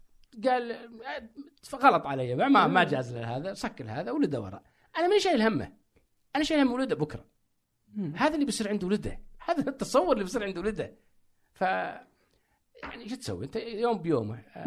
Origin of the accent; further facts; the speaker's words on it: Saudi Arabia; كسعودي كعربي